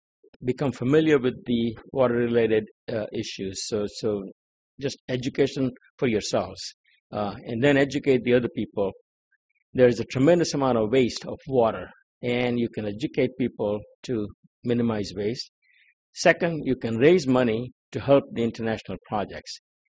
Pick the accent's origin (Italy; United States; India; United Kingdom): India; when I grew up in India, I used to do similar thing, helping my uncle.